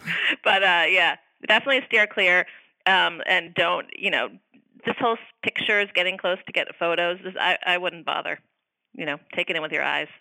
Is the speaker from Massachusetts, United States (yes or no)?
yes; Boston, Massachusetts, United States; now in California, United States; I'm outdoorsy, but I grew up in Boston, live in California.